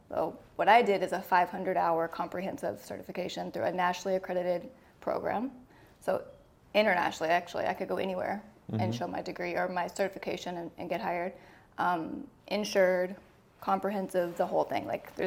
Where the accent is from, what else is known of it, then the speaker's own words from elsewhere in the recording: Arkansas, United States; I am from Arkansas.